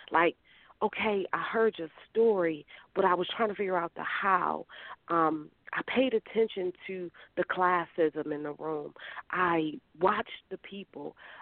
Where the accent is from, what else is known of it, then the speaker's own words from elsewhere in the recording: Cleveland, Ohio, United States; as a girl born and raised in Cleveland, Ohio, from a blue-collar family.